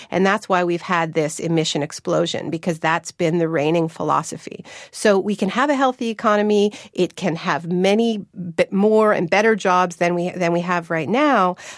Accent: Canada; I come from Canada.

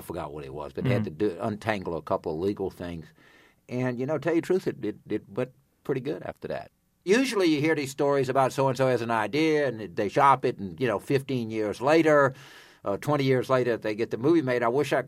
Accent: Louisiana, United States; And where I grew up in Louisiana, it doesn't, you know, if you knew the guy at the bank, you could get the loan.

